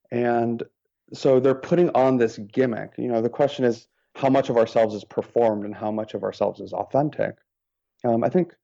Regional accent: Lancaster, California, United States; So it's all about this fictionalized version of my hometown, which is Lancaster, California, which is in the Mojave Desert, on the western edge of the Mojave Desert in California.

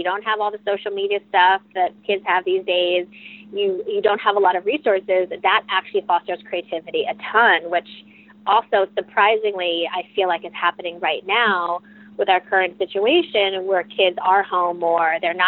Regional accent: Pennsylvania, United States; Well, my parents are immigrants from Thailand, and I was born in the States, but they came here with no money and started their own business. They started a Thai restaurant in the Philadelphia area.

